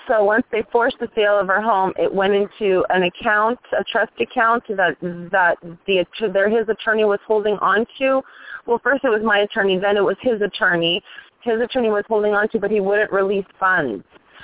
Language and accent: English; Toronto, Ontario, Canada; now in United States; plus I'm from Toronto, you know